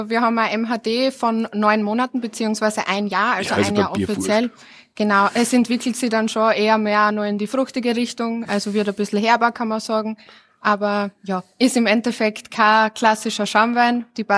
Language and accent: German; Styria, Austria; accent: Styrian; Ja, ich komme aus der Steiermark, genau. Also ich bin eine Regensburgerin, ja. Selber aus einer Gastronomiefamilie